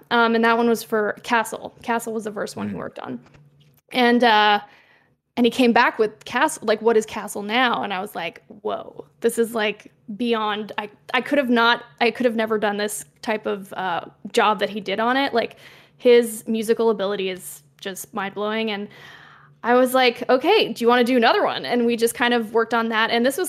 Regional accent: Quebec, Canada; I'm from Quebec. Yeah, like … you know? Gotta do some representation, like, representing my home province.

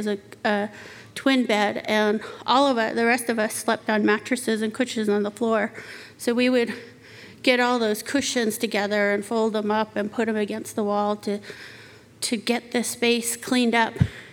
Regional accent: Navajo Nation, United States; When I was little, I grew up on the Navajo Reservation.

